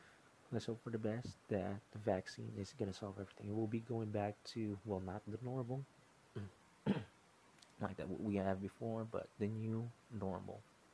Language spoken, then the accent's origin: English; Philippines; Well, I do play, of course, as a Filipino male.